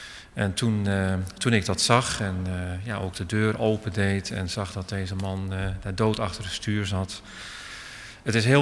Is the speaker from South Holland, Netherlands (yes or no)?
yes; Alphen aan den Rijn, South Holland, Netherlands; ik ben opgegroeid in Alphen aan den Rijn.